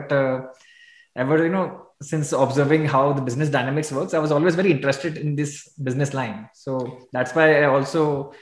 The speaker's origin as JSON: {"language": "English", "town": "Kolkata", "region": "West Bengal", "country": "India", "tie": "born or raised there", "said": "I grew up in Kolkata, in East India."}